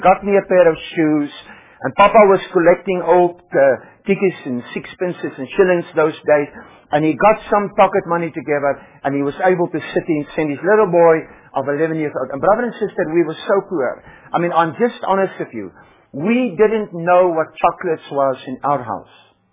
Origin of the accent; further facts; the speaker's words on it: Free State, South Africa; I was born and brought up in Africa, and brother and sister, when we were brought up in Africa, the first 15 years of our lives, we were desperately poor. We were brought up in the Orange Free State in Southern Africa.